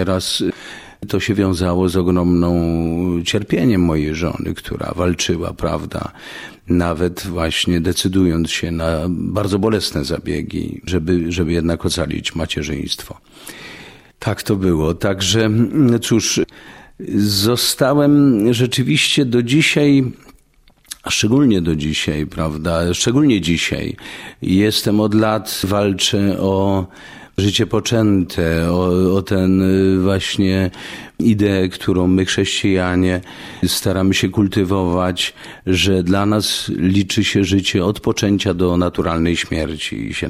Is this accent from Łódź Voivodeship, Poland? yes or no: no; Kraków, Lesser Poland, Poland; nas wygoniło z Krakowa, mojego rodzinnego miasta, bo przecież tu się urodziłem.